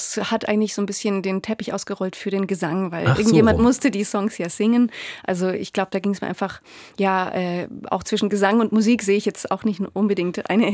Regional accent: Germany; Und ich als Deutsche bekommt man irgendwie andere Werte vermittelt im Normalfall.

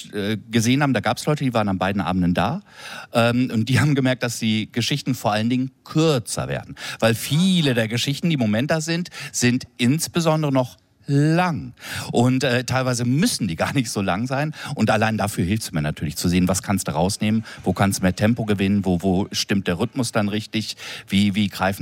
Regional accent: Berlin, Germany; Und als Berliner an so einen Ort zu kommen, das ist so...

